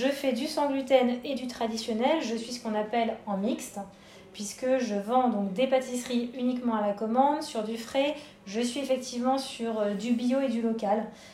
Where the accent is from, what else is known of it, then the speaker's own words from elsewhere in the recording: Paris, Île-de-France, France; now in Bordeaux, France; J'ai sauté le pas en venant vivre à Bordeaux, donc je suis parisienne d'origine.